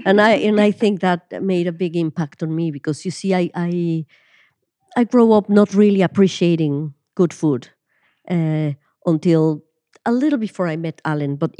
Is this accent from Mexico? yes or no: yes; Mexico City, Mexico; I was born and I grew up in Mexico City